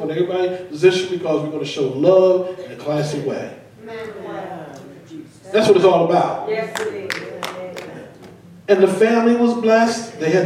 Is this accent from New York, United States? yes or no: no; Philadelphia, Pennsylvania, United States; I remember growing up in North Philadelphia and before coming out this way, in the late 70s, early 80s, West Philadelphia began to go through a transformation.